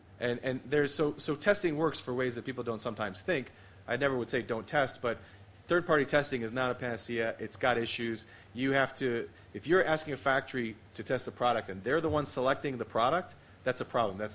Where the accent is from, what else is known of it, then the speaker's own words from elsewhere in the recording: United States; I just picked the United States because I'm American, I understand people here are from other countries as well.